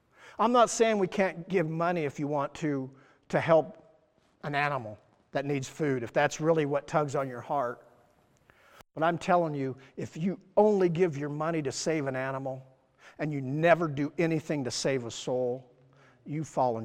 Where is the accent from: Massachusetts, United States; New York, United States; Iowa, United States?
Iowa, United States; to come back here to my hometown and to to do some things in Iowa